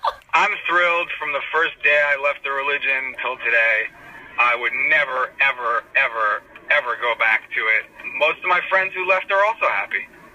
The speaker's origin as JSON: {"language": "English", "town": "Brooklyn", "region": "New York", "country": "United States", "tie": "born or raised there", "said": "There's also a difference between the Hasidic that I came from and that gentleman in the taxi with you. I grew up in Crown Heights, which is 5 miles"}